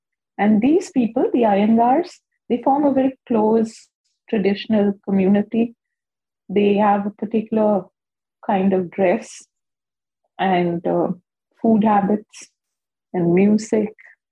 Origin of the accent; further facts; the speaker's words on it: Mumbai, Maharashtra, India; I am a Roman Catholic, born and raised in Bombay, but I'm also a Goan.